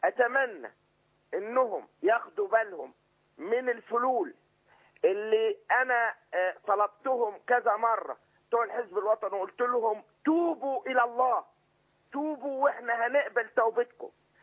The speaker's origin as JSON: {"language": "Arabic", "town": "Sohag", "region": "Sohag Governorate", "country": "Egypt", "said": "لما أنا من سوهاج يا دكتور"}